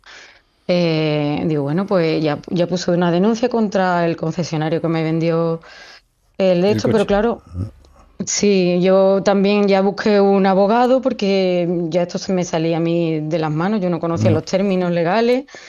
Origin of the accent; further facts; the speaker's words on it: Guillena, Andalusia, Spain; Buenos días, soy de Guillena.